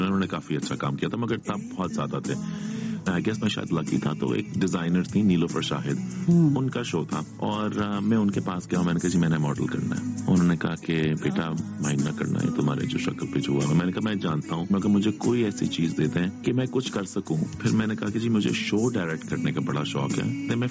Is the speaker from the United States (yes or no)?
yes; New York, United States; also born or lived in Pakistan; میری فیملی جو ہے ہم لوگ پنجاب کے ہیں, مگر زیادہ سے زیادہ جو میں نے اپنی زندگی گزاری وہ نیو یارک میں گزاری ہے. میں 2 سال کا تھا جب میں ملک سے باہر چلا گیا تھا. میں واپس پاکستان آیا تھا جب میں 18 سال کا تھا.